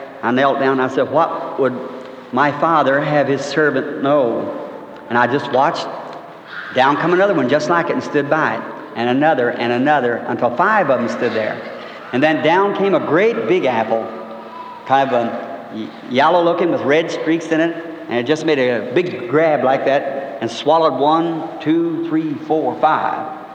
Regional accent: Kentucky, United States; born there; I was born in Kentucky.

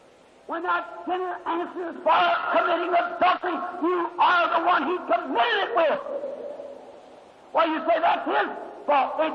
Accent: Kentucky, United States; born or raised there

